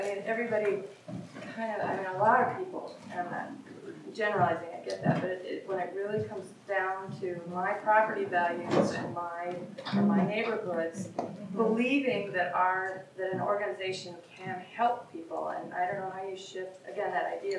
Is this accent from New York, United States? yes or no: no; Minnesota, United States; But, you know, I'm from Minnesota, and just recently there have been two examples of one in Minneapolis